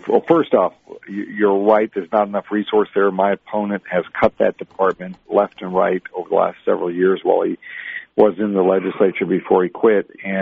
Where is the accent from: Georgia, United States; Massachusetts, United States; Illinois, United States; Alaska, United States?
Alaska, United States; being born and raised in Alaska, you learn a lot